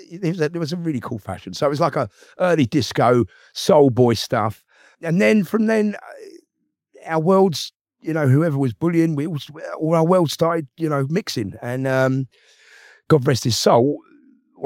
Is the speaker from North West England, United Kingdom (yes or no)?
no; Wembley, London, United Kingdom; also born or lived in Hackney; I was born in Hackney, moved rapidly to Wembley from there. I grew up in Wembley.